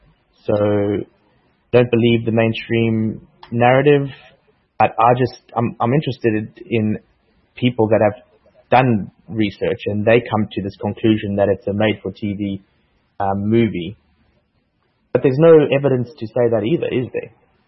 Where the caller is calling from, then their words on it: Brisbane, Queensland, Australia; also born or lived in South Africa; Okay, so I'm calling from Brisbane, Australia.